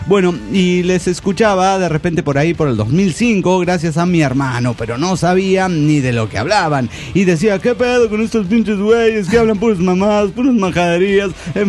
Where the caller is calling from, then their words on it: Mexico City, Mexico; del DF mexicano.